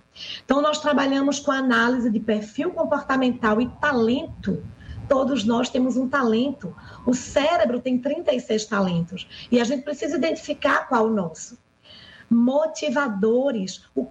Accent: Recife, Pernambuco, Brazil; Eu sou de Recife, aqui em Pernambuco.

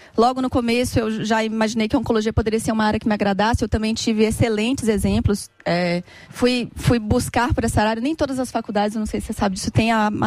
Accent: Bahia, Brazil; Eu sou baiana.

